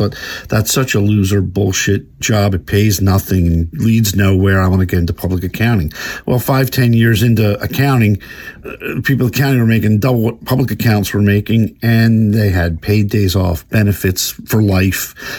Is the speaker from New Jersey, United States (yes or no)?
yes; Wildwood, New Jersey, United States; I'm from Wildwood, New Jersey. My family owned the Wildwood Diner and was right across from the Casbah Comedy Club.